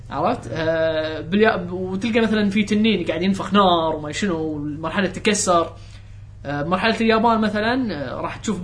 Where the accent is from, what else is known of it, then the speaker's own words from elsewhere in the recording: Kuwait; قلت لهم ترى احنا من الكويت كذي كذي كذي